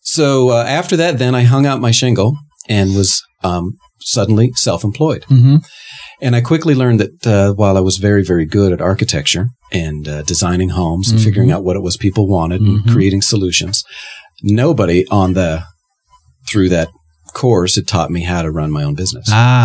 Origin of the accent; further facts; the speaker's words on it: Denver, Colorado, United States; also born or lived in Las Vegas; And I grew up here in Denver for the most part, born in Vegas.